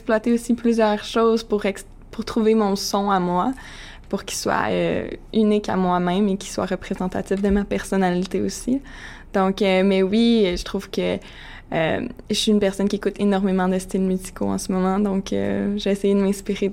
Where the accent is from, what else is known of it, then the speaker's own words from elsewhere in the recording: Montreal, Quebec, Canada; c'est peut-être parce que je viens de Montréal et que je parle français